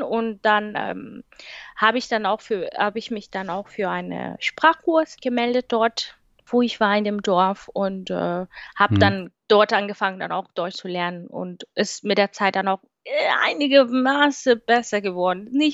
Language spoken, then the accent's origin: German; Kenya; moved away as an adult; ich komme ja aus Kenia und da sind alle dunkelhäutig